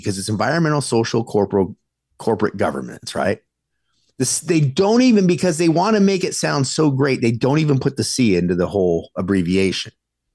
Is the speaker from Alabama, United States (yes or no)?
no; Los Angeles, California, United States; like I remember like growing up in Los, if you went out, go out